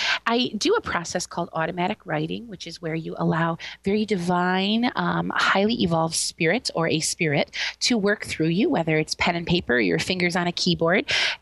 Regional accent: New York, United States; Where I grew up in Western New York, out near Buffalo, the key to any Halloween costume, of course, was to make sure you had a snowsuit that could fit underneath of it.

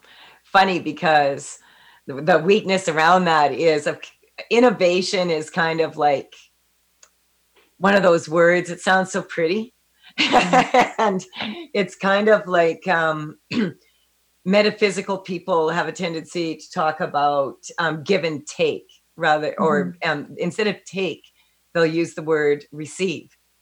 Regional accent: Saskatchewan, Canada; Yeah, I'm from Saskatchewan.

